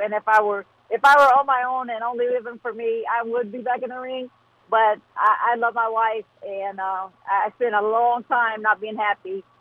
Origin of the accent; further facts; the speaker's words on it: West Virginia, United States; I'm from Southern West Virginia. My town has 500 people